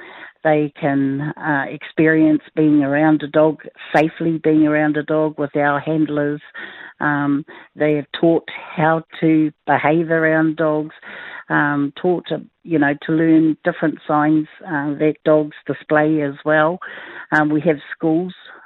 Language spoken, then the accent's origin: English; New Zealand; now in United Arab Emirates; we've had growing up in New Zealand. I grew up with dogs.